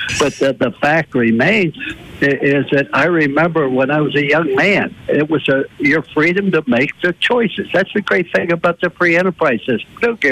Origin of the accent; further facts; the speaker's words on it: East Circle, Ohio, United States; Plus, I was raised in East Circle, Ohio, which was 1 mile from the western Pennsylvania border.